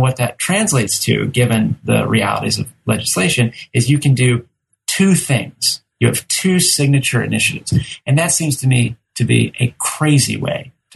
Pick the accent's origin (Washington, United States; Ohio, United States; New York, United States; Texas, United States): Texas, United States; now in Georgia, United States; You know, I'm from Texas, which is the second largest, most populous state in the nation.